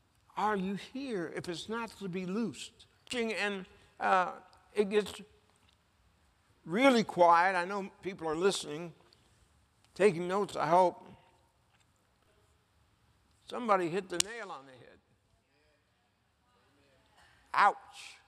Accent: Detroit, Michigan, United States; Yeah, I'm from Detroit. Everybody knows now.

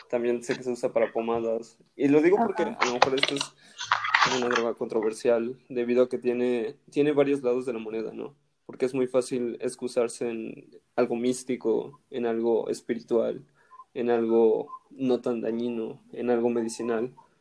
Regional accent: Mexico; now in Canada; a mí me comentó como yo soy de México, pues me dijo, ah, tú no eres de aquí.

